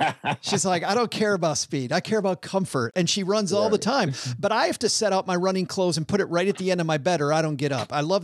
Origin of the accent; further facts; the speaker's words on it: Detroit, Michigan, United States; you were in Detroit, which was my hometown for a long time.